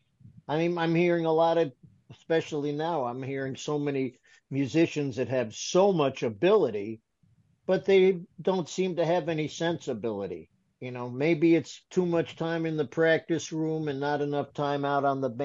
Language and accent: English; New York, United States; I feel so grateful that I grew up in the New York area where my heroes were accessible.